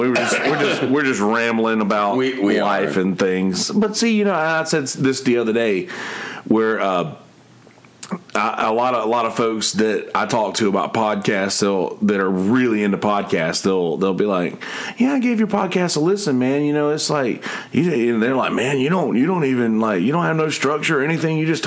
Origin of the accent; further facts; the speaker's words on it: Bennettsville, South Carolina, United States; I drove back to my car in Bennettsville, my hometown